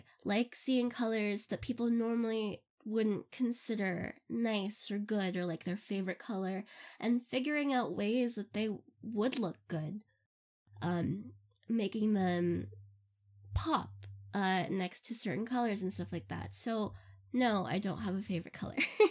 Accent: Philippines; I'm Filipino, if you don't know. AMA! I'm half Filipino, and I grew up in the Philippines.

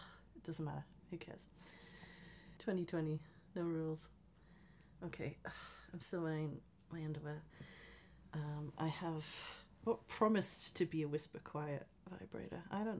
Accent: United Kingdom; but I'm British. We fucking love talking about the weather.

